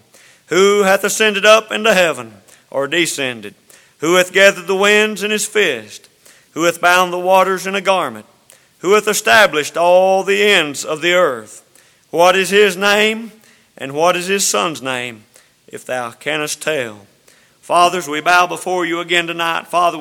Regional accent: North Carolina, United States; I've lived all my life within about 2 miles of where I'm at now, and I was raised in the North Carolina side of the Virginia line.

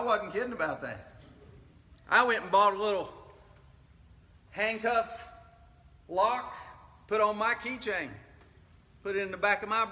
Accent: United States; I want to say, as an American, there's some things that are ours, uniquely as a nation

